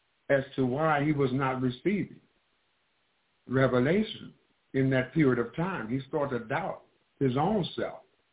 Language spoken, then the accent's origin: English; St. Louis, Missouri, United States; from St. Louis, Missouri.